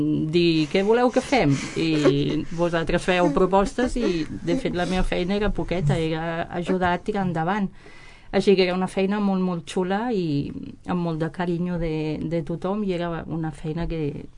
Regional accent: Barcelona, Catalonia, Spain; moved away as an adult; now in Alt Camp, Spain; Doncs vaig néixer a Barcelona i vaig estar vivint allà fins als 35 anys que vaig venir a viure cap aquí, cap a l'Alt Camp.

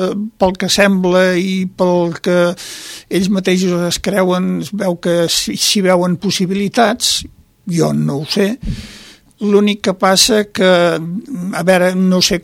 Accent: Valls, Catalonia, Spain; tots els que som de Valls, vull dir, antigament, tots hi hem nascut al barri. Jo sóc fill del carrer de la Cort, número 17

